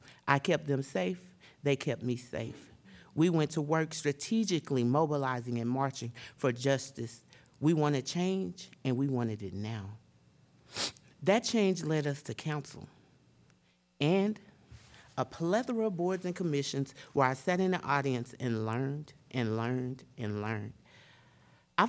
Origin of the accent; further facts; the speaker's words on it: Missouri, United States; born there; Yes, I'm a Gemini, and I was born in Southeast Missouri.